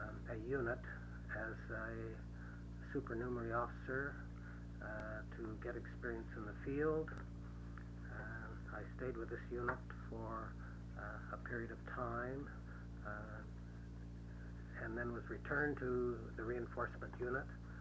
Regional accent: Victoria, British Columbia, Canada; born there; also born or lived in Cornwall, Canada; I was born here in Victoria in 1916. At the Royal Jubilee Hospital. We lived on Hampshire Road in Oak Bay

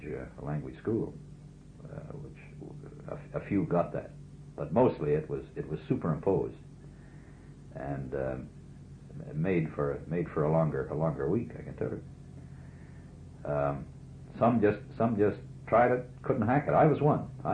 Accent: Wales, United Kingdom; I was a unilingual Englishman who or English speaking, I'm a Welshman, really.

